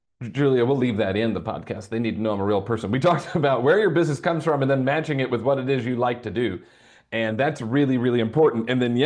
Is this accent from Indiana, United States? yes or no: yes; Indianapolis, Indiana, United States; I opened my mailbox, and then there was a little package, came from Indianapolis, Indiana, my hometown.